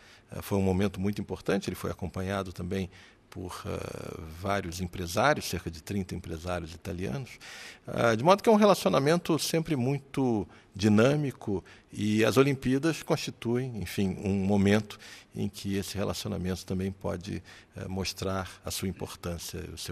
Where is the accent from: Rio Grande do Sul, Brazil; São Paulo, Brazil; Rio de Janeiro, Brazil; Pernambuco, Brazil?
Rio de Janeiro, Brazil; mas eu, como carioca, sou ainda mais otimista.